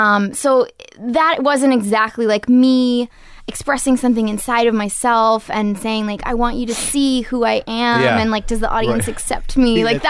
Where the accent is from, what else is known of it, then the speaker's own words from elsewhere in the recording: Portland, Maine, United States; I realize that I'm really lucky that I grew up in Portland